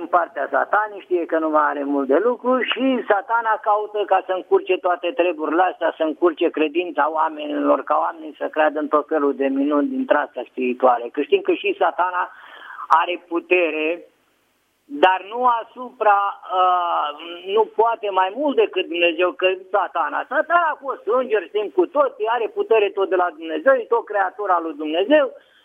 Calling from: Bucharest, Romania; sunt din București.

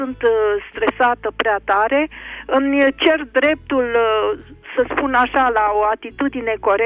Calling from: Piatra Neamț, Neamț County, Romania; din Piatra Neamț.

